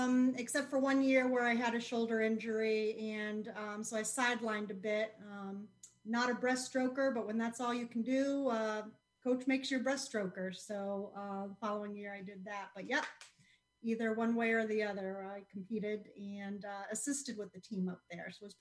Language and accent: English; Florida, United States; we grew up in South Florida, so there wasn't much else to do other than swim anyways.